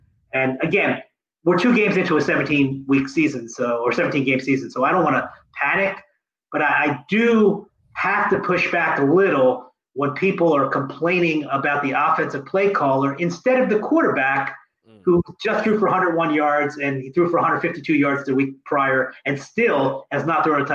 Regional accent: Philadelphia, Pennsylvania, United States; I'm just not impressed, and maybe this is just the native Philadelphia in me. You know, I'm born and raised in Philly.

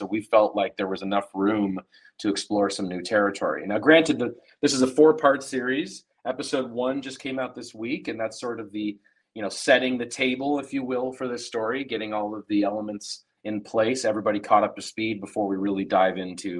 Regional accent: Minneapolis, Minnesota, United States; Also because I'm from Minneapolis, Minnesota, and Nitro came through all the time back then.

